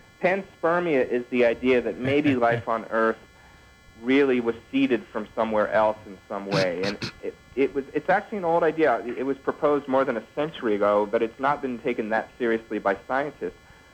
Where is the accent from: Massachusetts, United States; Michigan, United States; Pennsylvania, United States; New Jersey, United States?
Massachusetts, United States; Boston; Yeah, well, you know, I'm from Boston